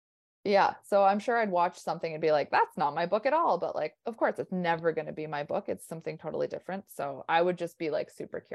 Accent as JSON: {"language": "English", "region": "Massachusetts", "country": "United States", "lives_now": "Minneapolis, United States", "said": "And then I'm from Massachusetts. I live in Minnesota, at Minneapolis in particular, love Minneapolis. But I'll visit my family on the East Coast for like 3 weeks."}